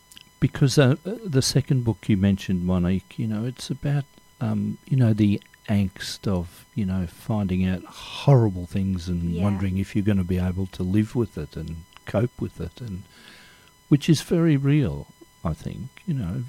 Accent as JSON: {"language": "English", "country": "Australia", "said": "As Australians, I don't know whether we have that pleasure as much as English people do of recognising familiar places in our books and films."}